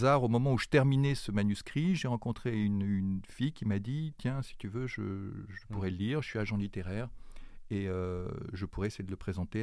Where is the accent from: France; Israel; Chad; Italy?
France; Grenoble, Auvergne-Rhône-Alpes; Je suis né à Grenoble, j'ai grandi à Grenoble.